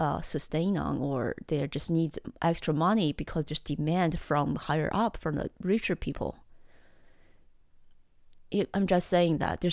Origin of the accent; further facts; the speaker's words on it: China; For me, growing up in China, the so-called wet market was like a playground for me.